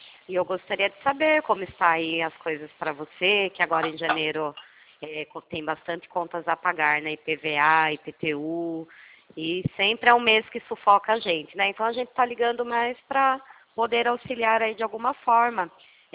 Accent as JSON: {"language": "Portuguese", "town": "Itu", "region": "São Paulo", "country": "Brazil", "said": "eu sou de Itu."}